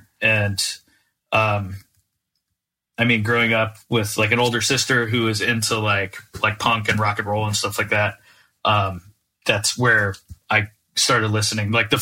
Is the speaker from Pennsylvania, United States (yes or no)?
no; Naples, Florida, United States; especially growing up in Naples